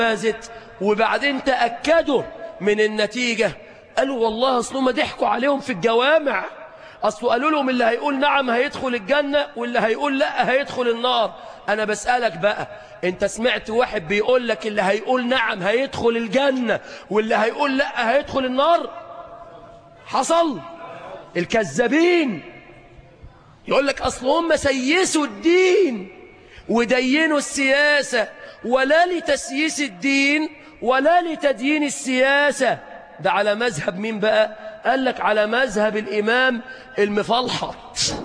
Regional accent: Mansoura, Dakahlia, Egypt; وإحنا بقى بلديات من المنصورة سيدنا الشيخ شعراوي

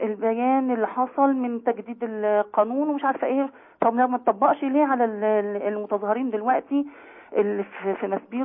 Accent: Egypt; احنا مصريين وعندنا كرامة

